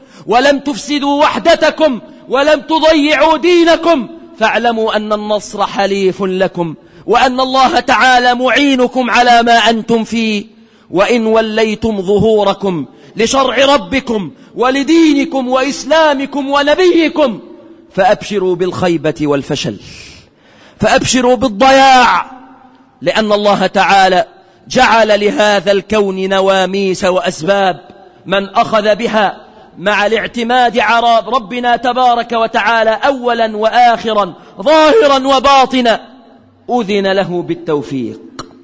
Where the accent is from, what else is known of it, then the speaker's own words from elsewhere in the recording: Egypt; بلادنا مصر